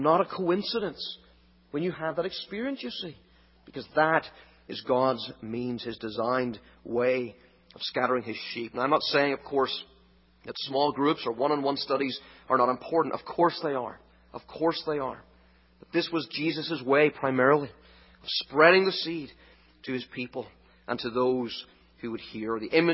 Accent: Northern Ireland, United Kingdom; Growing up in Northern Ireland, I used to enjoy hiking in the hills.

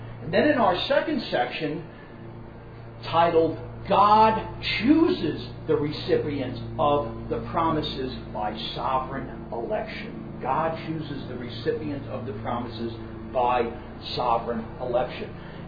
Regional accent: Jersey City, New Jersey, United States; Many of you know that I grew up in Jersey City.

